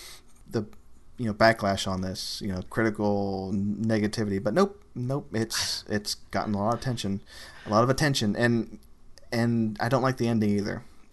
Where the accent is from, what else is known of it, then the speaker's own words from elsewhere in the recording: Texas, United States; now in Austin, United States; I'm not from West Texas, and I've been in Austin for about 5 years now. But I did grow up in the Gulf Coast, Texas, like near Galveston, and I was in San Antonio for a while.